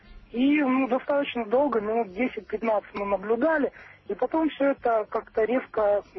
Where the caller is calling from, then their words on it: Krasnoyarsk, Krasnoyarsk Krai, Russia; Я звоню из Красноярска